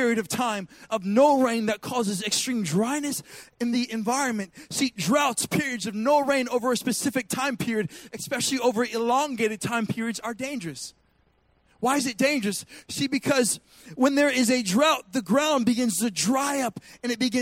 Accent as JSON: {"language": "English", "region": "Washington", "country": "United States", "said": "Listen, I'm from Washington State, where it will literally rain like 30 days straight."}